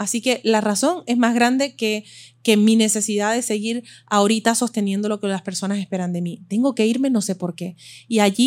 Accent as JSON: {"language": "Spanish", "country": "Venezuela", "tie": "born or raised there", "also_born_or_lived": "Belgium", "moved": "yes", "lives_now": "Miami, United States", "said": "me crié toda mi infancia en Venezuela y lo llevo en la esencia."}